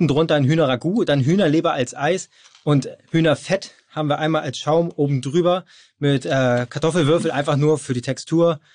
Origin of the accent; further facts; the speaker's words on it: Hamburg, Germany; ich bin aus Hamburg